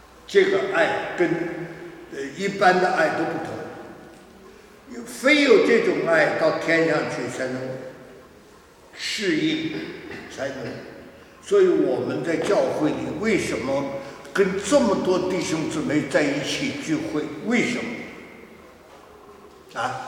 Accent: Tianjin, China; 说实在，我讲天津话，我是天津长大的，讲天津话在北京他们不懂

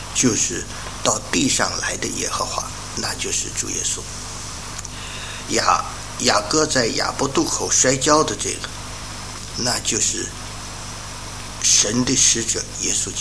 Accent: China; 我们中国人有一句话说呀，当官不打送礼的

